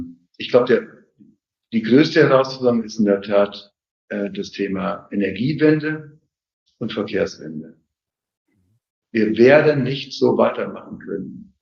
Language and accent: German; Siegen, North Rhine-Westphalia, Germany; In meiner Heimatstadt Siegen